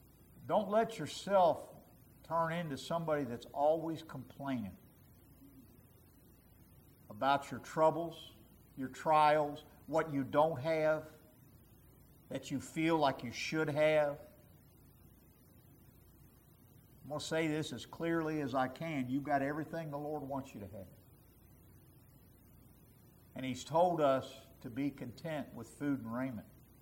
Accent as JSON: {"language": "English", "country": "United States", "tie": "born there", "said": "And I thank God that I was born in America, where we take for granted so many freedoms, so many blessings."}